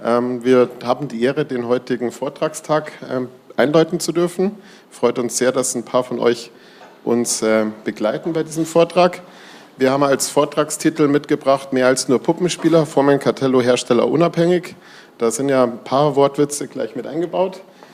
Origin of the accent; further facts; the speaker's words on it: Munich, Bavaria, Germany; Ja, zunächst einmal, wo kommen wir her? Wir sind beide aus München.